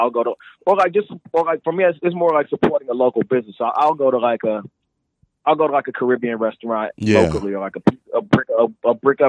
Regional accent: Midwest, United States; I am from the Midwest, and I wasn't eating New York style pizza my whole life.

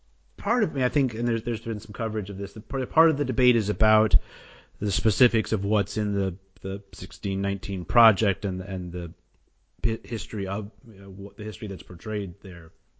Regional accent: New York City, New York, United States; My last drop is also New York Times related, my hometown paper.

